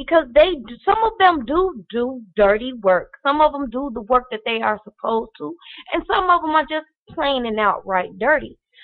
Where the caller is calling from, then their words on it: Chicago, Illinois, United States; I'm calling from Chicago, Illinois.